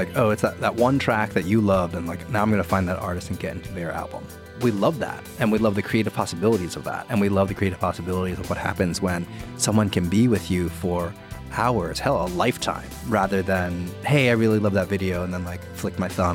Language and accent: English; New Jersey, United States; So I grew up in New Jersey. My parents worked in Chinatown like all through when I was a kid.